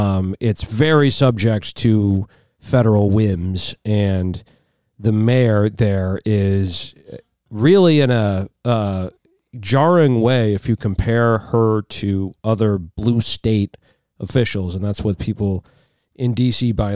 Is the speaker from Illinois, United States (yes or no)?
no; Washington, District of Columbia, United States; born there; Yes, I am technically a son of the city.